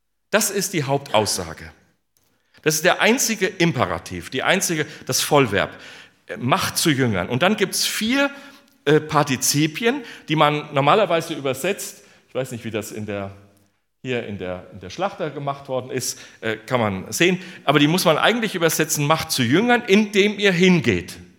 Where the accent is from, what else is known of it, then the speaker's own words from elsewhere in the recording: North Rhine-Westphalia, Germany; Und ich komme aus dem Siegerland, wir haben einen Siegerländer Genitiv